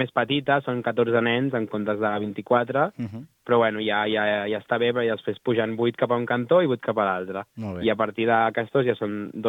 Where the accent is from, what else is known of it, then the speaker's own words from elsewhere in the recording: Granollers, Catalonia, Spain; jo sóc de Granollers, que tampoc és allò al mig de res